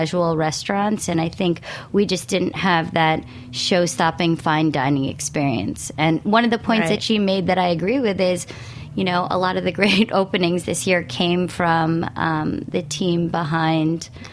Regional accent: New York, United States; And I think it's disappointing as a New Yorker because LA is having a really major moment right now.

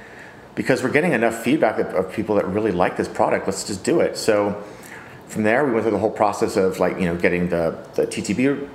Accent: California, United States; trying to find flavors and expressions that really kind of speak to us growing up in the Bay Area.

